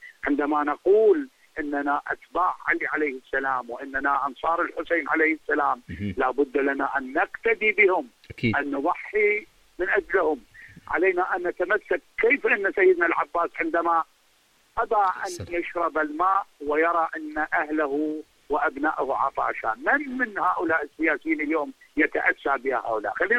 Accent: Iraq; وانا ابن العراق ولن أخشى أحد عندما أقول الحقيقة

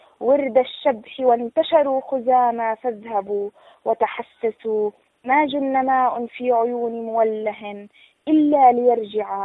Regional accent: Palestine; أنا ككاتب فلسطيني

